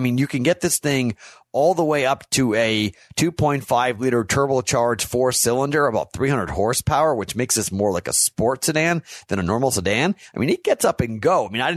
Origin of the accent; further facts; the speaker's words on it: Boston, Massachusetts, United States; I'm from Boston.